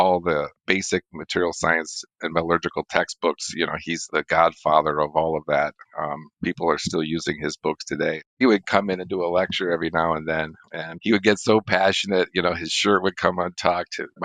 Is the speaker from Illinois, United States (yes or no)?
yes; Illinois, United States; Yeah, I grew up in Northern Illinois. There wasn't a lot to do, basically surrounded by cornfields.